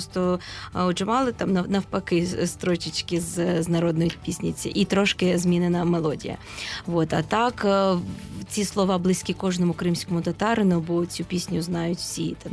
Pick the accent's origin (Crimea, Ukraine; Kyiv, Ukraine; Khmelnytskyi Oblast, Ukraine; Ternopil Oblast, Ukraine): Crimea, Ukraine; коли я вперше кримська татарка заспівала в Москві пісню